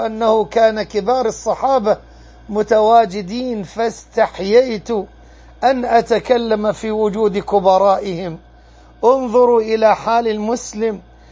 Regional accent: Egypt; ورق الحبلة مثل الكزورين عندنا في مصر

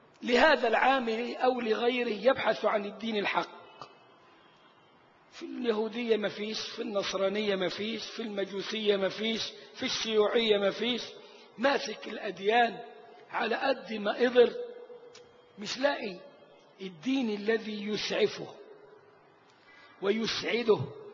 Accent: Egypt; الأرثوذكس دول عندنا في مصر

